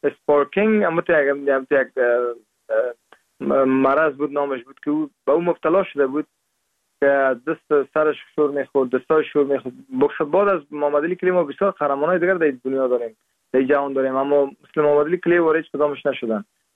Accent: Parwan, Afghanistan; moved away as an adult; now in United States; در سال 1373 در استولی سیاگرد ولایت پروان متولد شدیم و دوره لیسه را از مکتب سید ناصری فارغ شدیم

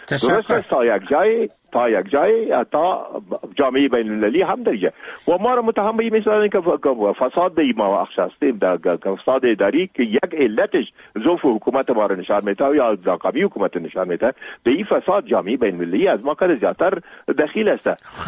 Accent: Afghanistan; ما افغان هستیم

